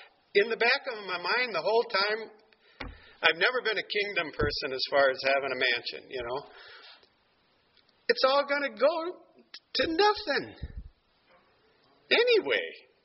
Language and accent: English; Iowa, United States; Now, see, I grew up in Iowa. I grew up on a farm.